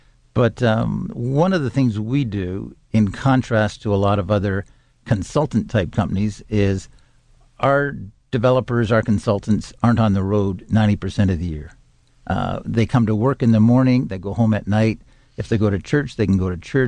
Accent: Toronto, Ontario, Canada; So I grew up in Toronto, Canada

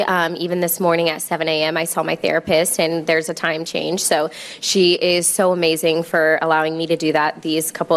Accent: Spring, Texas, United States; because I just still think I'm … from Spring, Texas that loves to flip.

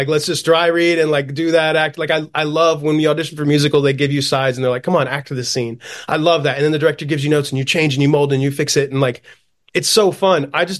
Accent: South Carolina, United States; I grew up in South Carolina, the upstate of South Carolina, a little Greenville Spartanburg area.

